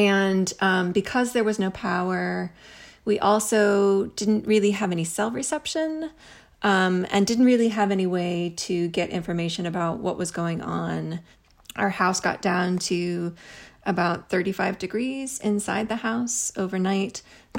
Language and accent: English; Missouri, United States; all the things that growing up in the Midwest in Missouri, that sort of get you through a storm like that.